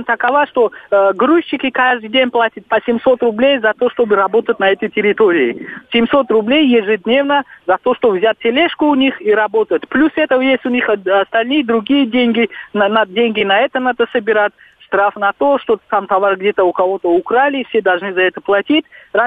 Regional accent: Tajikistan; я вот как гражданин Таджикистана, как таджик

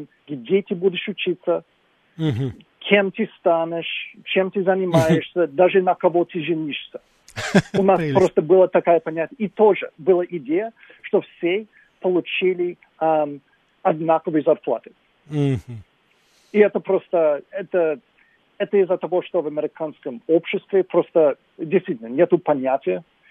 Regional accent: Michigan, United States; Russian is a second language; И я из Мичигана, это северный штат

